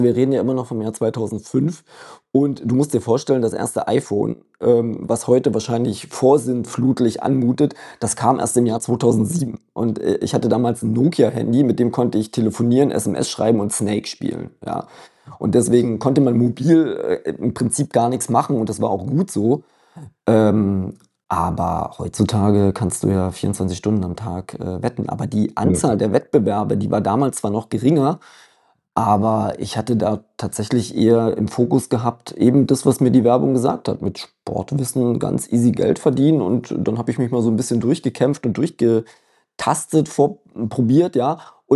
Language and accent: German; Dresden, Saxony, Germany; Aber ich bin mit Dresden aufgewachsen und in der Nähe von Dresden auch.